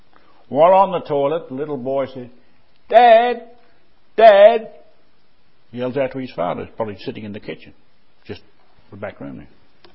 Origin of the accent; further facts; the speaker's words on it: Australia; Told them I was from Australia.